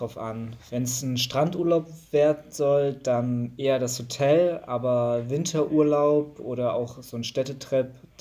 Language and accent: German; Erfurt, Thuringia, Germany; Ich komme ursprünglich aus Erfurt, also relativ nahe meiner jetzigen Heimatstadt.